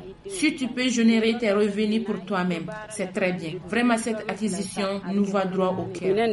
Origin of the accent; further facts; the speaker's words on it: Bankass, Mopti, Mali; je viens de Bankassa.